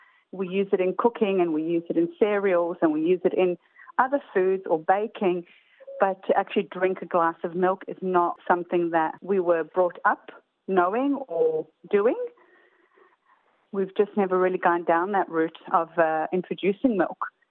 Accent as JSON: {"language": "English", "country": "Israel", "said": "We come from Israel and in the Mediterranean."}